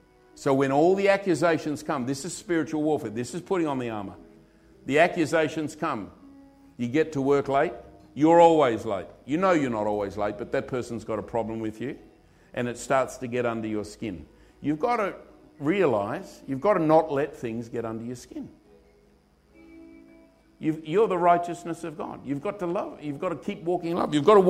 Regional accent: Australia; I'm Australian

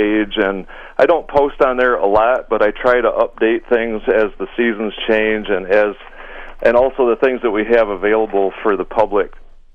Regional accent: Michigan, United States; Well, no. I grew up in Lapeer County.

